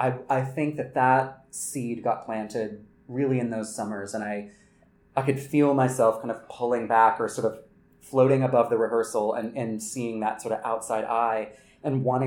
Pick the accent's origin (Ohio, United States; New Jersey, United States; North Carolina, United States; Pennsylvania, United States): North Carolina, United States; Yeah, so I grew up in North Carolina, and, you know, I did a lot of summer programs